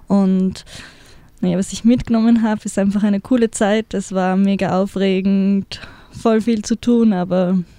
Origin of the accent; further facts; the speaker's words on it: Italy; weil ich bin aus Italien und bin deshalb zweisprachig und habe somit die italienische Delegation betreut